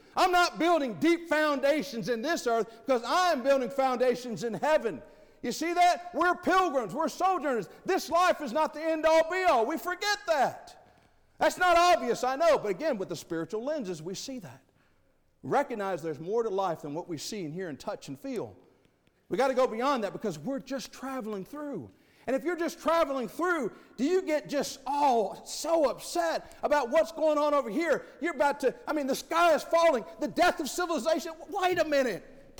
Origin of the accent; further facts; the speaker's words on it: Tennessee, United States; I grew up in East Tennessee. That's all I knew. My world was East Tennessee.